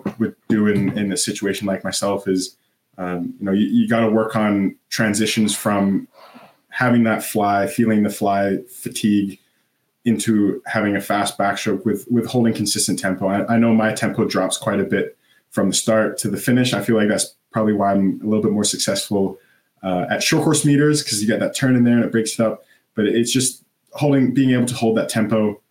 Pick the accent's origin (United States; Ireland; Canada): Canada; obviously, being Canadian, you go to a Canadian university and kind of swim with U Sports, or do you go down to the NC2A route? Being up in Canada